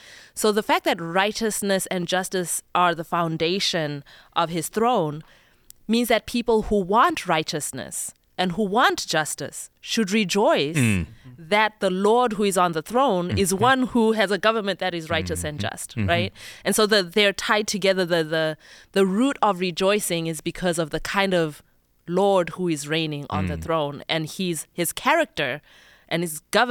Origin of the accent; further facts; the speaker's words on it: Zimbabwe; I'm from Zimbabwe.